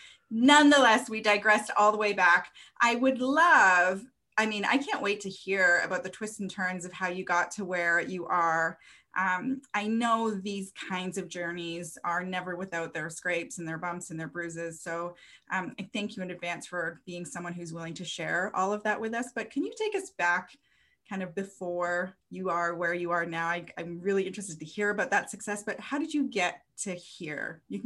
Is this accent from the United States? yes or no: no; Canada; Do we say Coles notes in the US? We do in Canada.